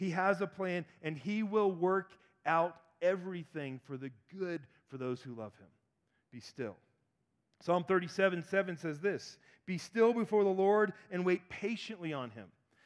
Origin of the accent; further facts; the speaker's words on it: Georgia, United States; I dated a girl in high school. I'm from Georgia.